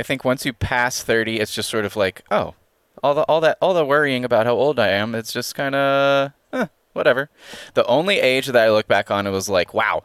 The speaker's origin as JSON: {"language": "English", "town": "Atlanta", "region": "Georgia", "country": "United States", "tie": "born or raised there", "said": "Like, I saw the fucking Olympics get bombed in my hometown by a guy who was mad about abortion."}